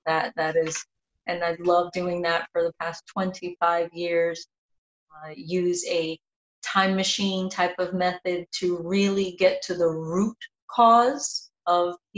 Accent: New York City, New York, United States; So I'm first generation born here, but even then, growing up in New York City, money to be able to get medicine and things of that sort wasn't something that accessible.

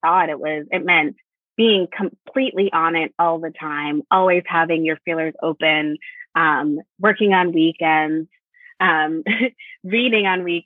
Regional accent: Connecticut, United States; I grew up in Connecticut, like my protagonist.

